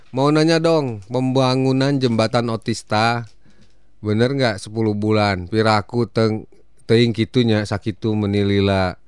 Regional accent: Bogor, West Java, Indonesia; born there; Kami asli nih. Saya kelahiran Kedung Halang Bogor

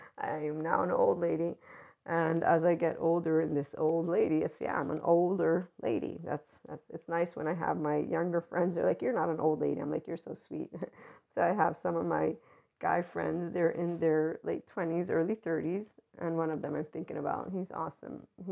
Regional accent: United States; he's a British Italian. I'm an American Italian.

